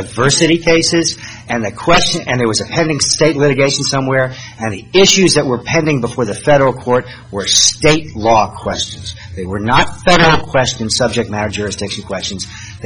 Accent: Alabama, United States; let's say where I'm from. I'm from Alabama.

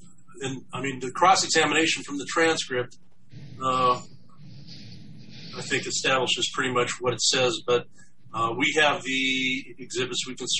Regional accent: Helena, Montana, United States; I'm from Helena, Montana

